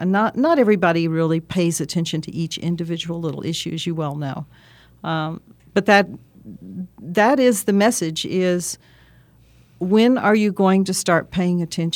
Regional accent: Texas, United States; Born and raised in the great state of Texas, Bill, and educated at Texas A&M, got my degree in biochemistry at Colorado State University.

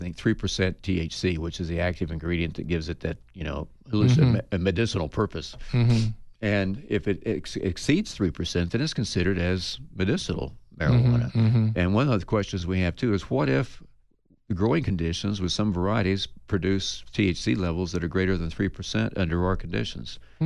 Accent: Kansas, United States; also born or lived in Oklahoma; I come from Kansas and Oklahoma, and that's what was commonly called ditch weed back there, Andy.

